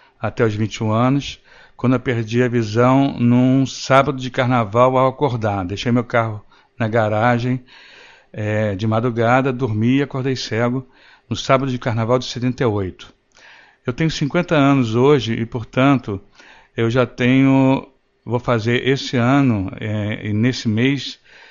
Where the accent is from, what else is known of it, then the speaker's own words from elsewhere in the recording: Rio de Janeiro, Brazil; Eu sou carioca, sou aqui do Rio de Janeiro. Possivelmente vocês vão notar pelo sotaque.